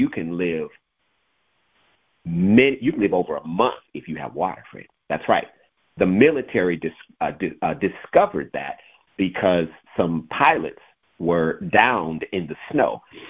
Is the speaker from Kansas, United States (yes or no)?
yes; Kansas City, Kansas, United States; born there; I was born in Kansas. God is good. I was born in Kansas Medical Center, Kansas City, Kansas.